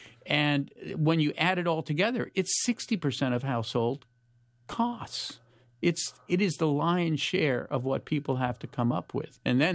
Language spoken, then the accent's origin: English; Palo Alto, California, United States; I grew up in Palo Alto, and, you know, there's a great little main street on University Avenue there